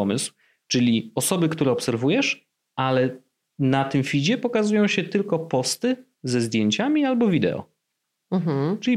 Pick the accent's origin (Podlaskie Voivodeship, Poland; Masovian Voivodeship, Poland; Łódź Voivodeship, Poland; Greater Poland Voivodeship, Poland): Masovian Voivodeship, Poland; Warsaw; jesteśmy z Warszawy.